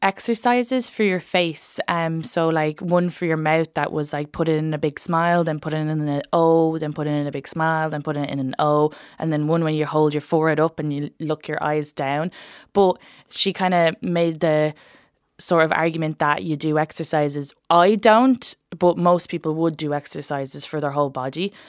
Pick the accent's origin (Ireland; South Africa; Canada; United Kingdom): United Kingdom; Leith, Scotland; accent: Leith; also born or lived in United States; because people have always like your accent's so messed up because you lived in America, and I'm like, no, my accent was messed up before America.